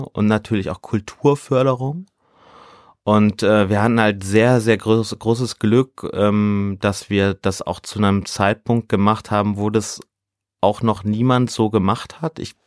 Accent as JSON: {"language": "German", "region": "North Rhine-Westphalia", "country": "Germany", "lives_now": "Hamburg, Germany", "said": "also ich komme ja aus dem Ruhrgebiet, da sagt man Kirmes."}